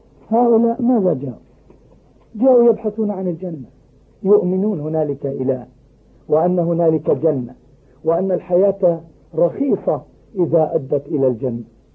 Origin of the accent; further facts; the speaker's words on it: Palestine; أما فلسطين فأنا فلسطيني، أنا فلسطيني، وجرحها في أعماقي،